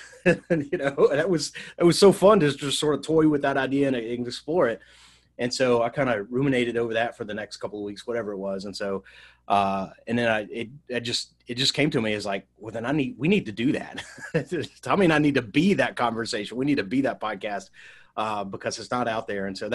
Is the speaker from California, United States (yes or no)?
no; Nashville, Tennessee, United States; He's from the Mobile area, and I'm from Nashville, and we met in school there in Tuscaloosa.